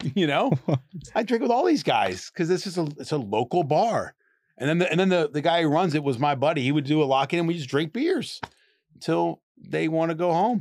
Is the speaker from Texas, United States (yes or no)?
no; Washington, District of Columbia, United States; I go, I'm from Washington, D.C.